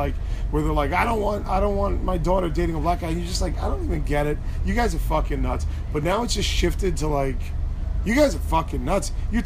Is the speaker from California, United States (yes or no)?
no; New York City, New York, United States; because I grew up in New York City, so, like, there was never that thing of, like, you know, it was a melting pot.